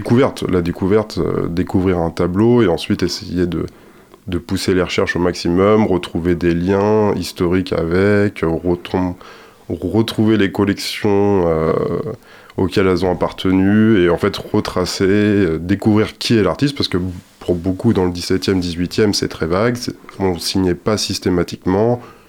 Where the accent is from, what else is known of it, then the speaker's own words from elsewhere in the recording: Pays de la Loire, France; revenir sur mes terres, entre guillemets, parce que je suis du Saumurois